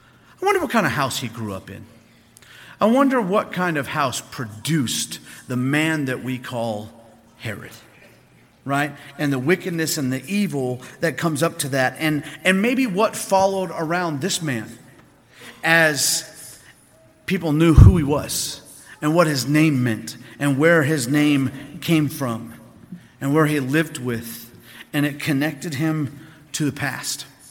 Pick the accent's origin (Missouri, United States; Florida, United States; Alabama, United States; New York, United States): Florida, United States; Mount Dora; if I was to go back to my what I consider my hometown in Mount Dora, Florida